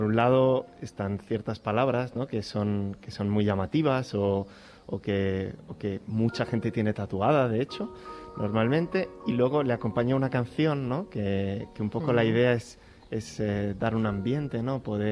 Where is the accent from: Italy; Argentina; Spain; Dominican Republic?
Spain; Alcalá; para los que somos de Alcalá, pues creo que un poquito más especial si cabe